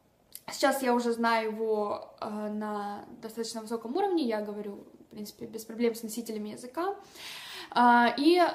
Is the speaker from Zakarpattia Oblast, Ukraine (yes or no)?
no; Donetsk Oblast, Ukraine; Я из Украины, Донецкая область.